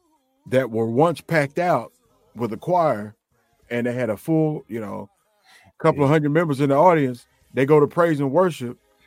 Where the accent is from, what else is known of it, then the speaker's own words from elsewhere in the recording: Mississippi, United States; It's like I'm from Southern Mississippi, right?